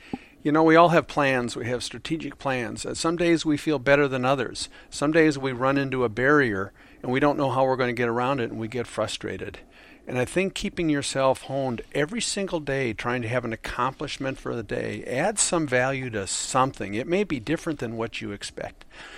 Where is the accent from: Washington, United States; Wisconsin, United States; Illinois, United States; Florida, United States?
Wisconsin, United States; Milwaukee; No, I'm from the Milwaukee area. I went to Marquette, as you indicated, in the old Al McGuire days. I loved growing up where I grew up. It was a great experience. But Texas has now gotten into my blood, and I'm a Texan.